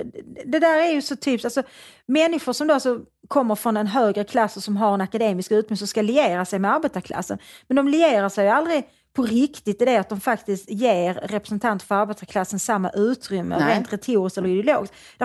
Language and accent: Swedish; Svedala, Skåne, Sweden; also born or lived in Malmö; Jag är uppväxt en bit utanför Malmö i ett samhälle som heter Svedala. Där jag bodde några år innan jag flyttade tillbaka till Malmö.